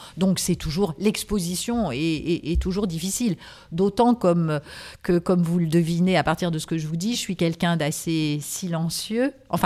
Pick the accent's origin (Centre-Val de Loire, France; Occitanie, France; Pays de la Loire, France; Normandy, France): Pays de la Loire, France; Nantes; now in Paris, France; moi, je vis à Paris depuis des années, j'avais pas du tout fait valoir cette origine. Et donc, ils ont découvert à cette occasion que j'étais nantaise.